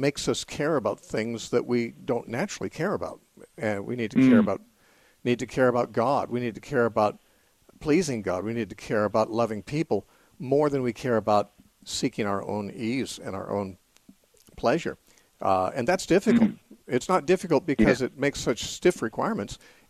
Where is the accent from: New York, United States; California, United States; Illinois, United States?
California, United States; Covina; when I was growing up in Covina, they didn't have a Covina accent like yours.